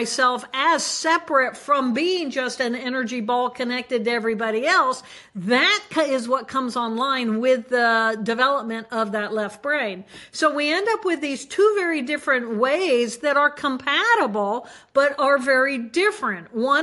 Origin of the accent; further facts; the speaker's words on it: Indiana, United States; And I'm from Indiana and that's why I'm focused on basketball, because that's what we do here.